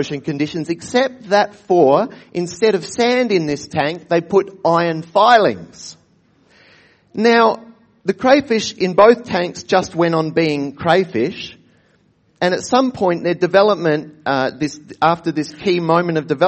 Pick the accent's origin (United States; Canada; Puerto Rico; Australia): Australia; my own heritage as a Baptist, as an Australian